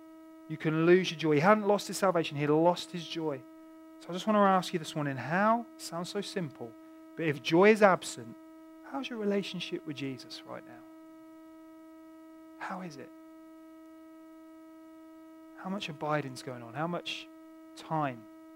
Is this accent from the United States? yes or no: no; England, United Kingdom; I'm a Brit